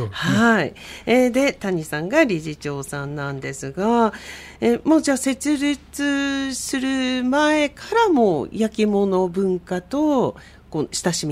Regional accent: Seto, Aichi, Japan; 私も瀬戸で生まれて瀬戸で育ってるんですけど、今も瀬戸なんですけど

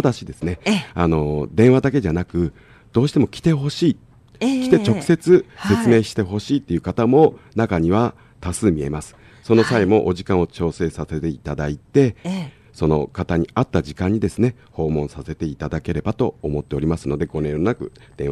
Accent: Hakodate, Hokkaido, Japan; moved away as an adult; now in Aichi, Japan; 私はですね、北海道の函館の、田舎、漁師の、町に生まれ育ちました。

